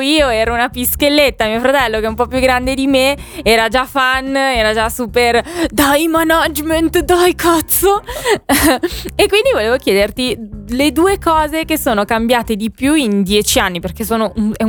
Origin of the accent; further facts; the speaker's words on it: Chieti, Abruzzo, Italy; anch'io sono dell'Abruzzo.